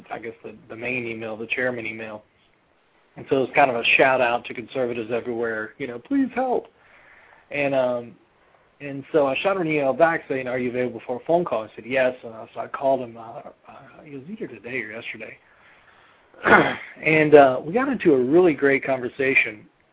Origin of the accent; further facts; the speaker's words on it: Louisiana, United States; because I'm from Louisiana. I didn't want to step on any Yankee toes there.